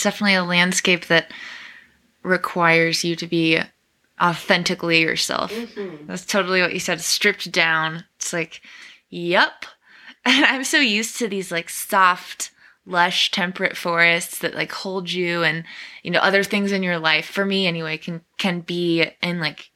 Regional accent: Midwest, United States; I know for me, I'm from the Midwest and I'm a total water child.

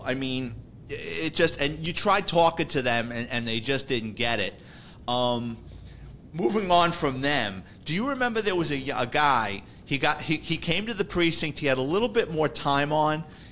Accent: Bronx, New York, United States; I grew up in the Bronx.

